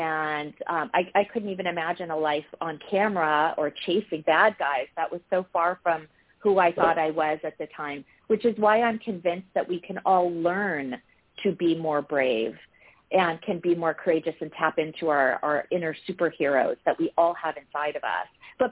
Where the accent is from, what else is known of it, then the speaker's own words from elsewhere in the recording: San Diego, California, United States; also born or lived in Huntington Beach; I grew up in San Diego and Huntington Beach.